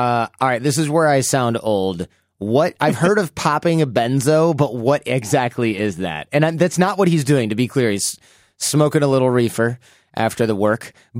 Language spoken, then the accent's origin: English; Michigan, United States; we just had an election where my home state of Michigan made legal recreational use of marijuana